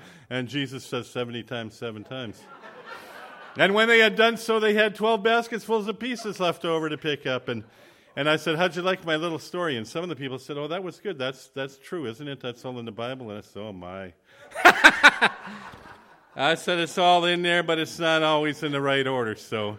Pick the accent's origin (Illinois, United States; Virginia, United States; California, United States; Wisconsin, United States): Wisconsin, United States; Hurley; also born or lived in Ironwood, Michigan; I grew up in Hurley, Wisconsin, Ironwood, Michigan, if anybody knows where that is, 80 miles up the road.